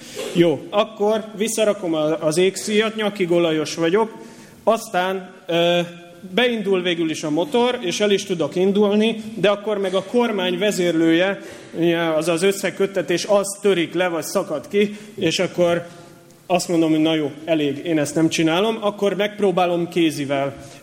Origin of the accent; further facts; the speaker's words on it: Budapest, Hungary; nekünk is nagy kertünk volt Budapesten, ahol felnőttem